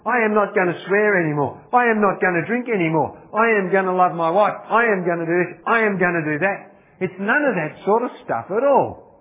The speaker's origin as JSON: {"language": "English", "country": "Australia", "tie": "born there", "said": "I'm fair dinkum Australian. I was born in Australia."}